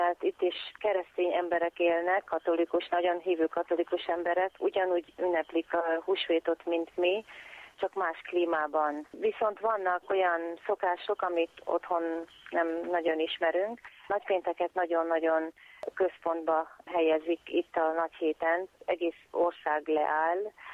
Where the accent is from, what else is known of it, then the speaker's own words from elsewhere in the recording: Hungary; Én magyar vagyok itt